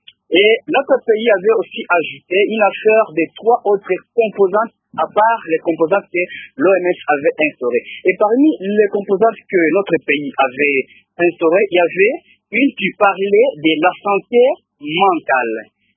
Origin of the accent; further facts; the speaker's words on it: Bukavu, South Kivu, DR Congo; Alors, concernant les tapages, ici chez nous à Bukavu